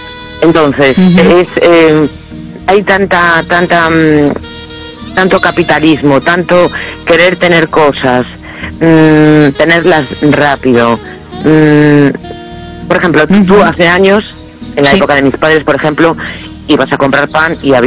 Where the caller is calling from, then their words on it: A Coruña, Galicia, Spain; de La Coruña.